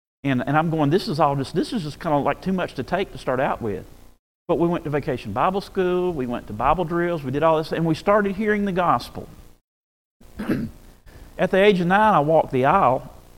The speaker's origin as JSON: {"language": "English", "region": "Alabama", "country": "United States", "tie": "born there", "said": "I was born in North Alabama, Northwest Alabama. My family heritage is from Tuscaloosa"}